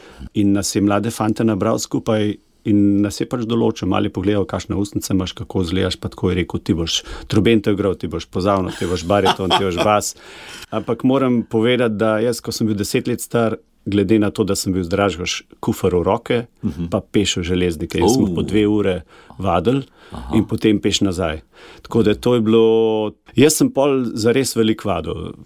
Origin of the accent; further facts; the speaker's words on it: Dražgoše, Upper Carniola, Slovenia; now in Apno, Slovenia; Drugače sem iz Seške doline, iz Dražgoš. Vedno sem bil nekje malo višje, kar se tiče nadmorske višine. In zdaj tudi, zdaj sem v vasi Apno nad Cerkljami na Gorenjskem, kjer je zelo veliko sonca.